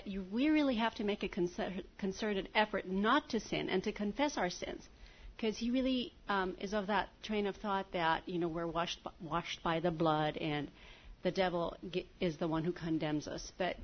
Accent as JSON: {"language": "English", "town": "Las Vegas", "region": "Nevada", "country": "United States", "said": "Well, I'm here from Las Vegas, and I go to a Pentecostal church."}